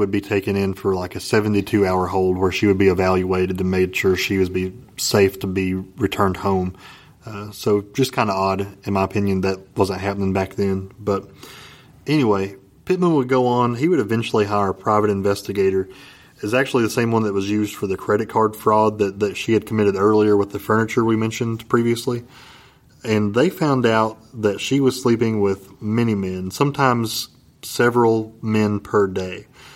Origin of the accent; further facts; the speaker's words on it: Jellico, Tennessee, United States; I'm from Jellico, man.